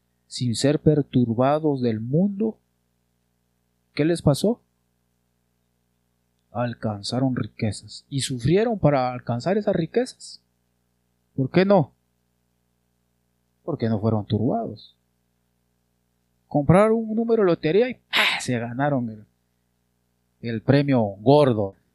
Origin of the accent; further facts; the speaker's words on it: Guatemala; como yo vivo en Guatemala, nací en Guatemala, soy guatemalteco